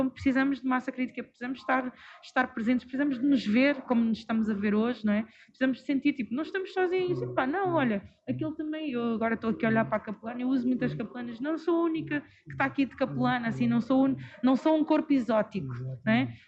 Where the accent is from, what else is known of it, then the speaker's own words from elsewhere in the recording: Mozambique; infelizmente eu sinto que, enquanto moçambicana, que os moçambicanos são, dentro das suas características, já não podemos generalizar, mas são reservados